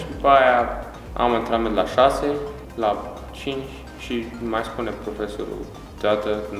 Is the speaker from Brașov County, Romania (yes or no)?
yes; Brașov, Brașov County, Romania; now in Târgu Mureș, Romania; Eu sunt din Brașov